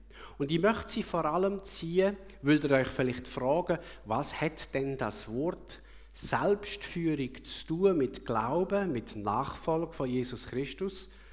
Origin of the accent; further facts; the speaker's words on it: Aargau, Switzerland; ich bin im Aargau aufgewachsen, am Halwilersee und in einem reinen, fast Männerhaushalt. Mutter natürlich nicht, aber ich hatte drei Brüder, eine Bauernfamilie.